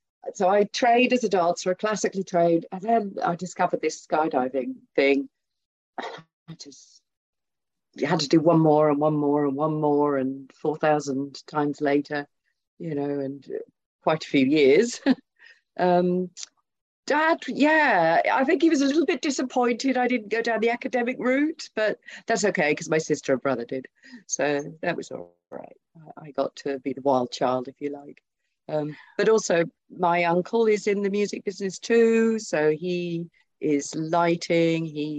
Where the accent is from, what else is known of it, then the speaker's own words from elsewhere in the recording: Oxford, South East England, United Kingdom; also born or lived in Glasgow; I was born in Glasgow, but we moved to Oxford, where my father got the job, you know, teaching, sort of lecturing in linguistics.